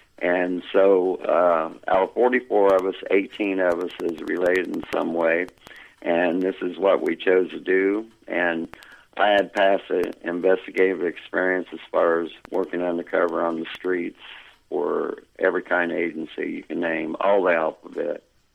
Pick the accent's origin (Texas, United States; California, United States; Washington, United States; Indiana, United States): Indiana, United States; now in Plattsburgh, United States; I'm originally from Indiana. I come up here on business, up here in Champlain, New York is where I started. Liked it, ended up staying up here. Now I live in Plattsburgh, New York.